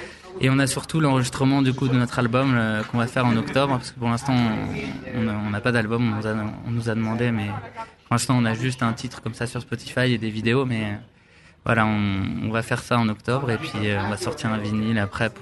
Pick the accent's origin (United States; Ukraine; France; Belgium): France; Lille, Hauts-de-France; je suis lillois, mais mes parents, ils nous ont toujours emmené beaucoup à la montagne